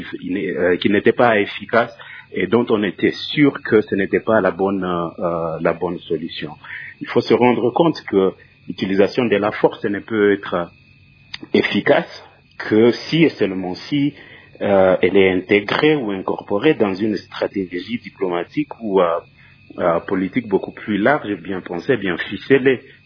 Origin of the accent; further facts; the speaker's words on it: DR Congo; nous en tant que Congolais